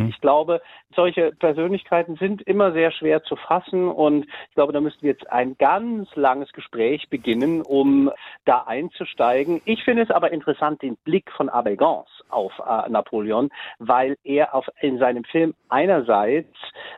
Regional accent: Germany; Und ich freue mich natürlich sehr, dass ich als Deutscher zur deutsch-französischen Partnerschaft beitragen kann.

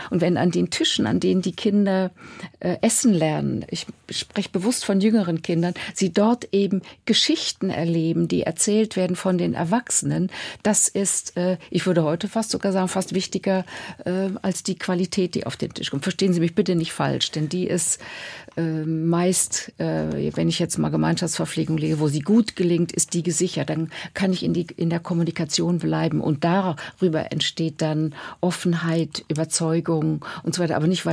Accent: Saarland, Germany; born there; Ich bin im Saarland geboren

